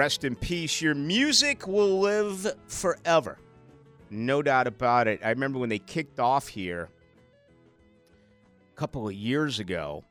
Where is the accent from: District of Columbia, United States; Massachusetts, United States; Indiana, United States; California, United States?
Massachusetts, United States; Boston; Growing up in Boston.